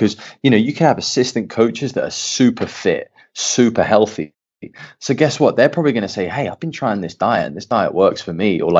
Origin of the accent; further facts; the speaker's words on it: England, United Kingdom; I'm an English dude. I played soccer. Like, I didn't play basketball.